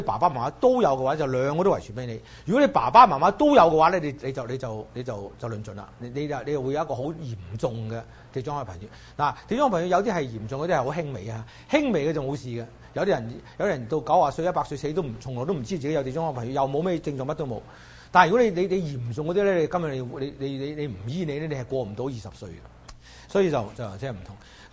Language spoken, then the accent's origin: Cantonese; China; 咁我哋中國人唔叫阿飛嚟，我就譯做甲型同乙型啦。